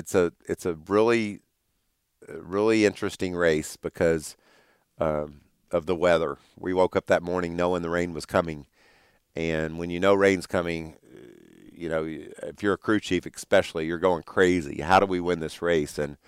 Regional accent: Owensboro, Kentucky, United States; So thank you, Stefan from Owensboro. That's my hometown.

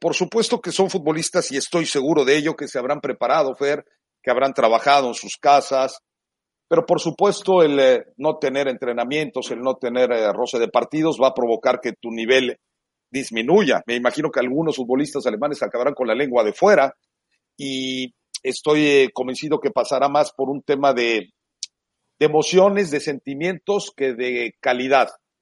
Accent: Mexico; Nosotros sí, como mexicanos

